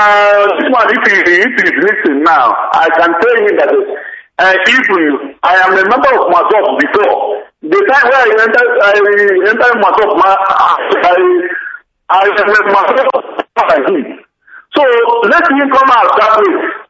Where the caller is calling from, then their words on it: Asaba, Delta, Nigeria; I'm calling from Asaba.